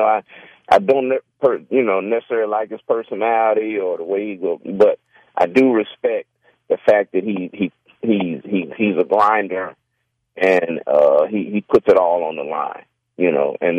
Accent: Indiana, United States; I'm from Indiana. I'm a basketball guy

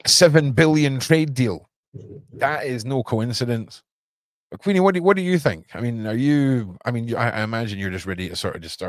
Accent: Scotland, United Kingdom; born there; I was born in Scotland, but my genetics are Polish, Irish, and Italian, I think.

